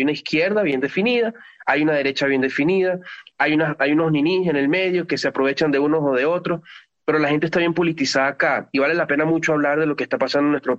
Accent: Venezuela; somos muchos los venezolanos

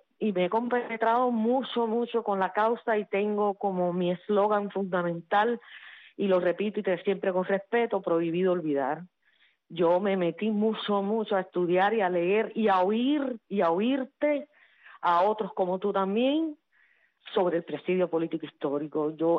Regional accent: Cuba; moved away as an adult; now in Miami, United States; y dejé a mi abuela en Cuba, y el padre de mi hijo. Pero yo vine y yo renací

